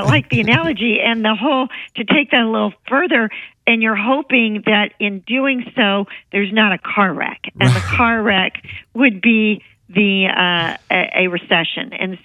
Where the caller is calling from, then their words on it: Dallas, Texas, United States; I am from Big D, Dallas